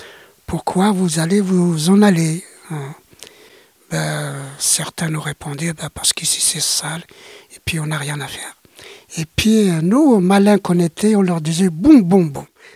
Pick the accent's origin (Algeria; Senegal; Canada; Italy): Algeria; moved away as an adult; now in France; toutes mes études, je les ai faites en Algérie, donc le primaire, le secondaire et le supérieur. Études que j'avais faites aussi en langue française. Pour moi, l'arabe était une langue secondaire à l'époque.